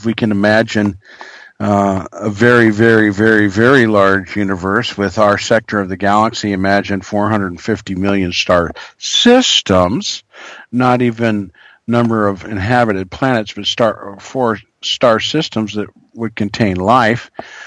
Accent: San Francisco, California, United States; born there; Born in San Francisco, been to Perth 5 or 6 times, have a lot of cousins down there.

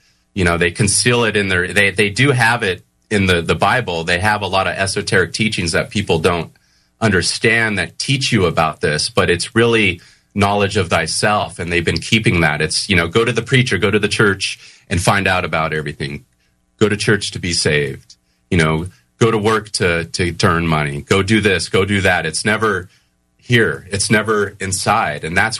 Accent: California, United States; I've been in fights and that kind of thing growing up in Southern California. in not the greatest of neighborhoods.

